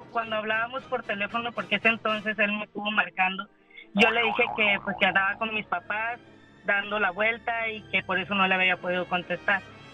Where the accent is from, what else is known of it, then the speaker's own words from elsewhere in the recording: Tabasco, Mexico; Y regreso a Tabasco. Yo soy de Tabasco.